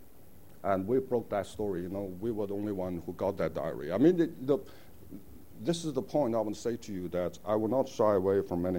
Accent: Jilin, China; I was really, really showing off for my parents and my folks in my hometown in Jilin.

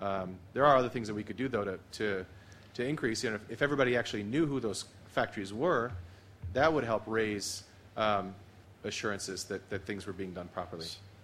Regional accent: United States; I just picked the United States because I'm American, I understand people here are from other countries as well.

